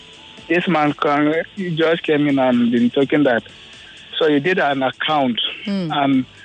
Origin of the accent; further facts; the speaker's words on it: Plateau, Nigeria; I'm from Plateau State.